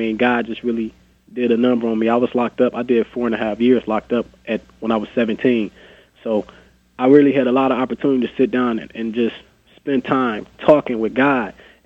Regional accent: Flint, Michigan, United States; because growing up in Flint, basically all you see is violence, drugs, guns.

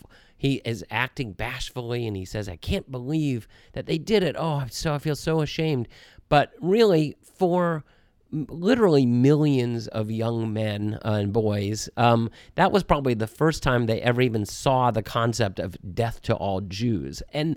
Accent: Atlanta, Georgia, United States; My parents are New Yorkers, but they moved to Atlanta when I was just 2 years old. I really do think of myself as an Atlantan.

